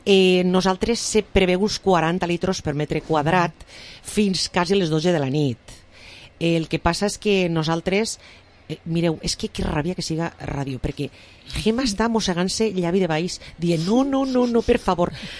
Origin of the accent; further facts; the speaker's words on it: Vila-real, Valencian Community, Spain; com som la gent de Vila-real i què fem